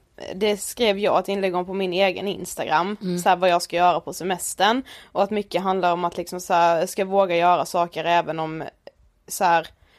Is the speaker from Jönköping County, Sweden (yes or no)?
no; Karlshamn, Blekinge, Sweden; Om ljudet är lite sämre idag så är det för att vi är ju hemma i Karlshamn.